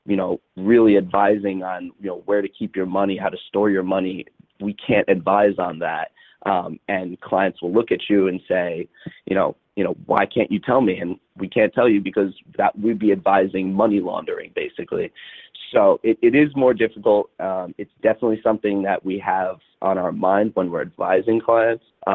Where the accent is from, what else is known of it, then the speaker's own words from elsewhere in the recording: New York, United States; moved away as an adult; now in California, United States; I'm from New York, moved out here 3 years ago to go to law school.